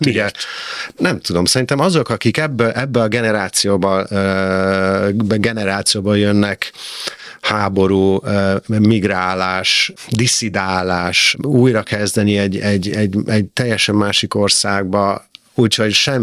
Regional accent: Florence, Tuscany, Italy; born there; Hungarian is a second language; a 70-es években költözött vissza Európába, Olaszországba, Firenzébe, ahol én születtem

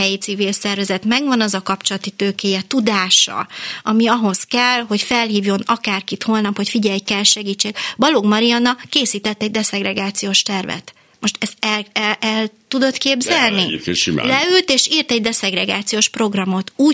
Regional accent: Budapest, Hungary; én józsefvárosi kötődésű vagyok, én is ott nőttem föl

